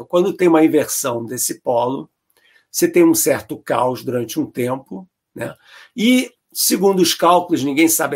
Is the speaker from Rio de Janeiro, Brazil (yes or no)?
yes; Rio de Janeiro, Brazil; você sabe que eu cresci no Rio de Janeiro, né?